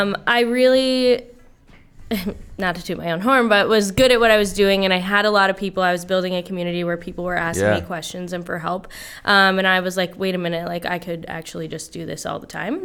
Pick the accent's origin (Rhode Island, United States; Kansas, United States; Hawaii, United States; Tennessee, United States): Rhode Island, United States; Pawtucket; I'm from Pawtucket. So in Pawtucket, we have the Pawtucket Arts Festival, which every September is really big